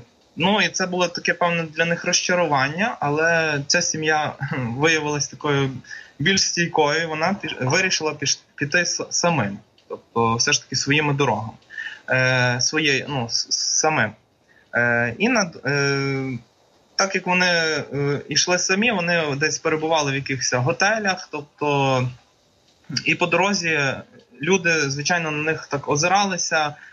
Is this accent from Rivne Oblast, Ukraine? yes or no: no; Lviv, Lviv Oblast, Ukraine; Ну ми зі Львова все ж таки, можна і пан.